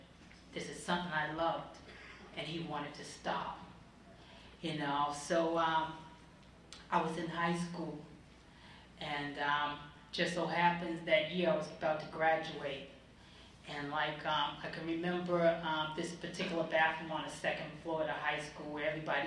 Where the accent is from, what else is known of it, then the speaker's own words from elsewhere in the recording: Boston, Massachusetts, United States; I'm from Boston, Mass, the Boston area.